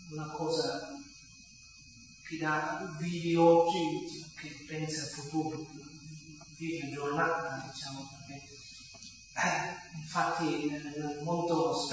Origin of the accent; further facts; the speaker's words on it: Northern Vietnam, Vietnam; born there; Italian is a second language; come diceva la professoressa, sono nato nel Vietnam, del nord, ho 28 anni.